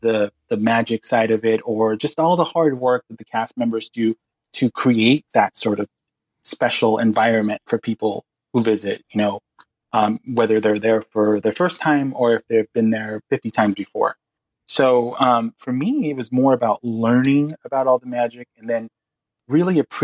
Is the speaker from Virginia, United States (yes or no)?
no; Long Beach, California, United States; I mean, I grew up in Long Beach, California, LA, I guess.